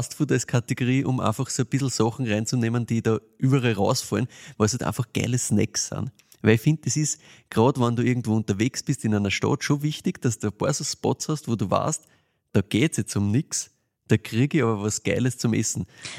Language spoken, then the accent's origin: German; Vienna, Austria; klar, wir sind aus Wien